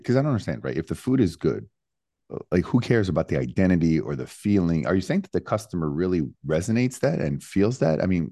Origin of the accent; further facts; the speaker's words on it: Montreal, Quebec, Canada; So let's go back to your, we're both from Montreal, Canada.